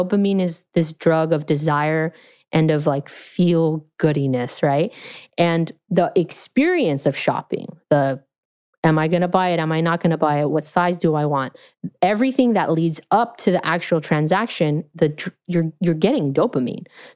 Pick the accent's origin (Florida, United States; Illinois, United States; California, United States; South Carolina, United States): California, United States; And I was like, I'm from California, never heard that.